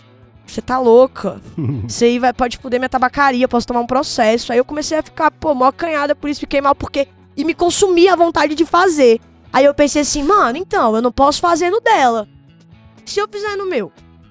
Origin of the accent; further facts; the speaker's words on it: Brasília, Federal District, Brazil; pra Brasília, pra tropa, eu sou de Brasília.